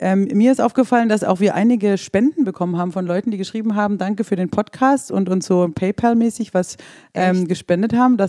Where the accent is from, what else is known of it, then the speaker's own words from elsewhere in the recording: Baden-Württemberg, Germany; Also ich bin ja aus dem Schwabenländle und wegwerfen ist ja gar nichts für mich.